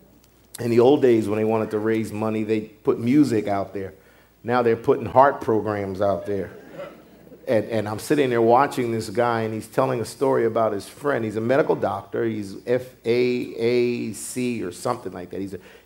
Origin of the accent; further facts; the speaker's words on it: Pennsylvania, United States; born there; I often say I was born in Pennsylvania, but I'm from Missouri.